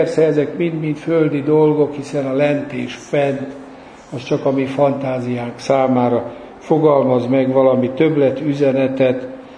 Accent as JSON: {"language": "Hungarian", "town": "Nyíregyháza", "region": "Szabolcs-Szatmár-Bereg", "country": "Hungary", "tie": "born or raised there", "said": "ha már Nyíregyházát szóba hoztam, hogy én ott gyerekeskedtem, nem ott születtem, de ott jártam iskolába, és közelben a Tokai hegy volt az egyetlen hegy"}